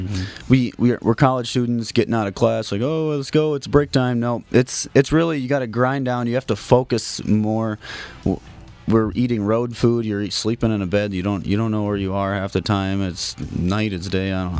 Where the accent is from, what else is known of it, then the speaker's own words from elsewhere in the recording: Waupun, Wisconsin, United States; I come from Waupun, Wisconsin, which is about 4.5 hours away from here.